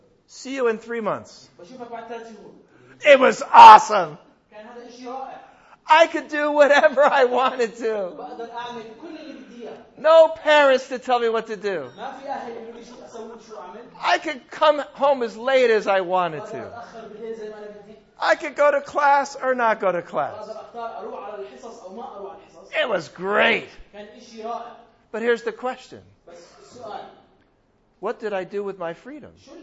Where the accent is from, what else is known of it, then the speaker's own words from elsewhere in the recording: United States; You know, I'm an American. You probably noticed that. And in America, we really love our freedom, you know?